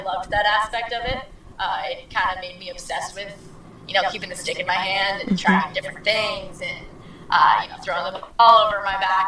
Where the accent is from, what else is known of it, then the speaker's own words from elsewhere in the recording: Long Island, New York, United States; So it was something that I definitely was surrounded by, just because I was from Long Island, and that's what, you know, it was so popular, and it still is to this day.